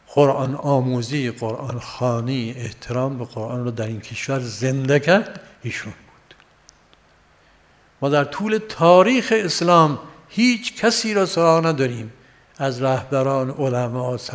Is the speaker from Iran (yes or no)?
yes; Yazd, Iran; من نه یزدی هستم. یزد یکی از شهرهای مذهبی ایران معروفی، یعنی دارالعباده این هست.